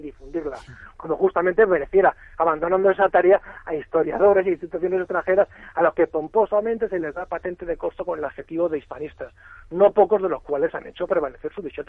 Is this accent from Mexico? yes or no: no; Spain; los españoles somos los europeos que, en comparación con la mayoría de nuestros vecinos, somos menos prácticos, además de ser peores comunicadores